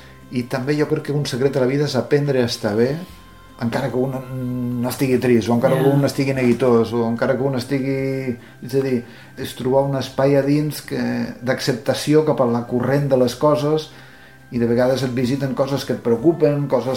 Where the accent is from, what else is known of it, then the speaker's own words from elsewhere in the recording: Lleida, Catalonia, Spain; also born or lived in Guardiola de Berga; quan tenia 19 anys, jo vaig viure, jo soc de Lleida, però vaig anar a viure un parell d'anys a Guardiola de Berga